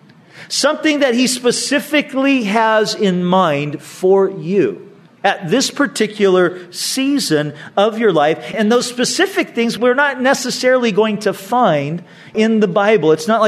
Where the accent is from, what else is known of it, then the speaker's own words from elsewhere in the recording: California, United States; now in Vista, United States; Now, I grew up in Orange County. That was my roots. That's where I grew up.